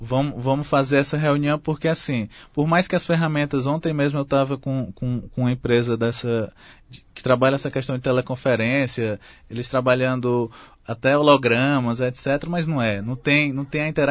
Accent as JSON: {"language": "Portuguese", "town": "Fortaleza", "region": "Ceará", "country": "Brazil", "said": "Às vezes eu sou de Fortaleza"}